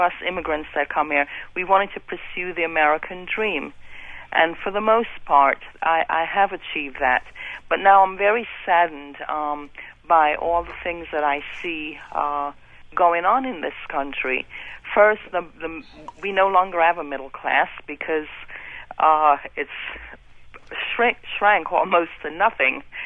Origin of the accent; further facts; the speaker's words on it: England, United Kingdom; now in United States; I came to this country. I actually came in the mid-80s. I came over from England for school. I was born and raised in England from parents of the Caribbean. And I stayed in this country after school